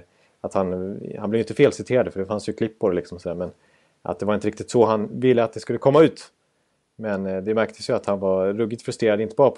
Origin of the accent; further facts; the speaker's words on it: Dalarna County, Sweden; accent: Dalmål; Jag pratar dalmål.